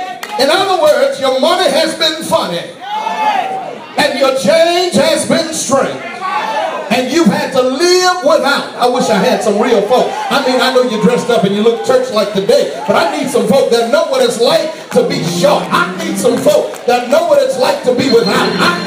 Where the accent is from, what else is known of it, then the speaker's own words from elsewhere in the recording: Houston, Texas, United States; I'm from Fifth Ward.